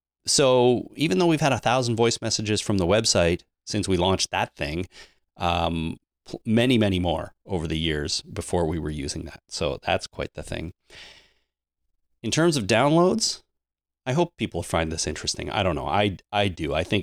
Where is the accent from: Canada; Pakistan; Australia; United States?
Canada; I mean, I know we're Canadian, but I wouldn't have thought that, you know, our home country accounts for that many downloads.